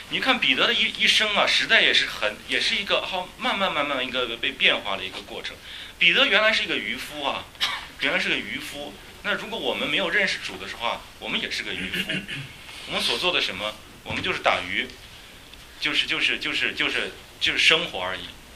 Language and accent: Chinese; China; 我们从国内来的话应该很有感觉